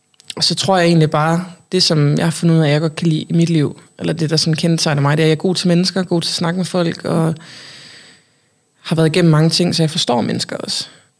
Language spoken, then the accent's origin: Danish; Hanstholm, North Denmark Region, Denmark; also born or lived in Randers; now in Copenhagen, Denmark; Jeg kommer fra Nordjylland. Hanstholm. Har boet i Randers i 7 år og lige flyttet til København i sidste uge.